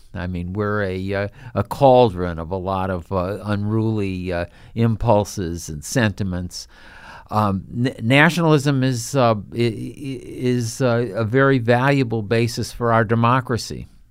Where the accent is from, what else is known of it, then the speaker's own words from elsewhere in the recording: Midwest, United States; But I'm myself from the Midwest originally. My parents were in manufacturing.